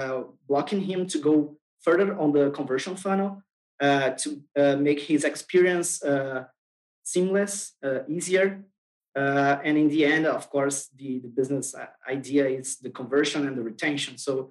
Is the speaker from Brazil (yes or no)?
yes; Brazil; I'm from Brazil.